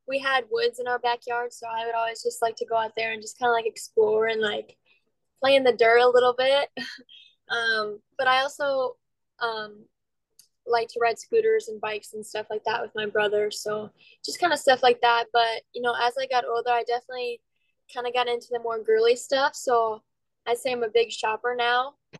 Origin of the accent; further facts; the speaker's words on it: Edwardsville, Illinois, United States; Yeah, so I grew up in Edwardsville, like you said. I've lived there my whole life.